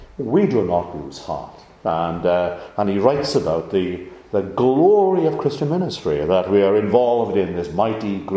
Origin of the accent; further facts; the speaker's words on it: Yorkshire and the Humber, United Kingdom; I'm from Yorkshire here, but a Yorkshireman, direct, forthright.